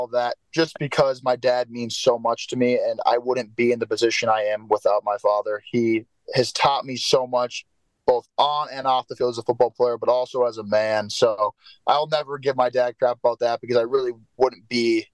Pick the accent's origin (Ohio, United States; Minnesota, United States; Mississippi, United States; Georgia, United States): Minnesota, United States; And I wasn't raised, I was raised here in Minnesota, but they were raised there.